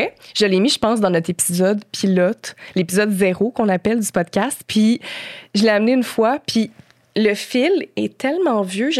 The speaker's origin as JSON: {"language": "French", "town": "Quebec City", "region": "Quebec", "country": "Canada", "said": "Tu sais, je venais de Québec, je montais à Montréal"}